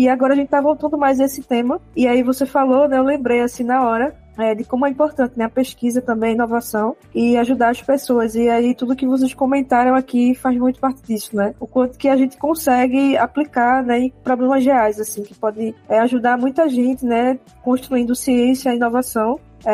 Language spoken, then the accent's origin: Portuguese; Northeast Region, Brazil; Não sou de Natal, mas sou do Nordeste.